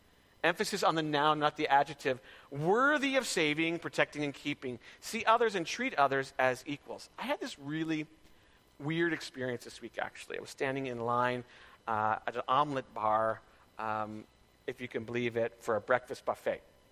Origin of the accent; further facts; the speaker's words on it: Chilliwack, British Columbia, Canada; I'm from Chilliwack. Want to try that one out?